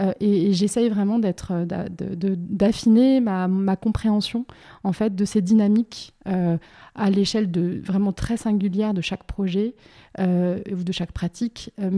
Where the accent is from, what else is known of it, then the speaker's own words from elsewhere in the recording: Bordeaux, Nouvelle-Aquitaine, France; cette région dont je suis moi-même originaire, en fait je suis originaire de Bordeaux.